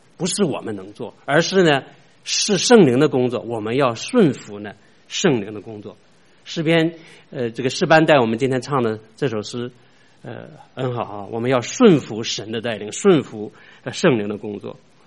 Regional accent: Shandong, China; 我是山东人的哈

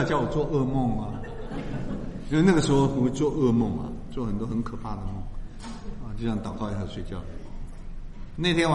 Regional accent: China; 谁说我们中国人是一盘散沙？

